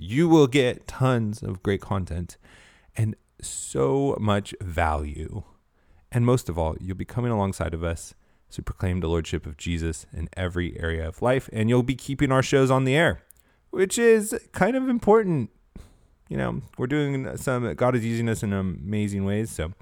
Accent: California, United States; Now, I grew up in California. California is a beautiful state.

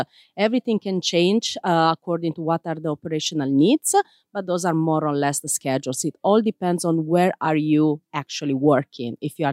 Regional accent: Italy; Yes, indeed. We have crew members from a variety of countries, 50 plus, and I am from Italy specifically.

